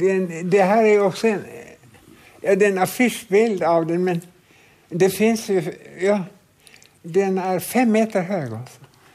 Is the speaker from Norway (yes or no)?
yes; Naustdal, Vestland, Norway; i detta ställe Naustdal där jag kommer ifrån